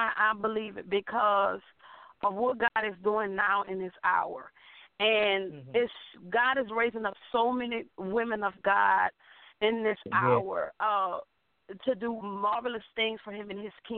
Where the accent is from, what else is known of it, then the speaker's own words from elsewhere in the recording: New Orleans, Louisiana, United States; also born or lived in Gulf Coast; Yes, I am from New Orleans, born and raised. Born and raised.